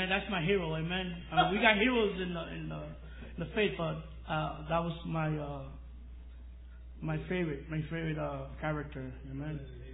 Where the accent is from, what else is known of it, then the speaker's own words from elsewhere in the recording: New York, United States; Knowing me, I'm from New York, you know, you don't know me.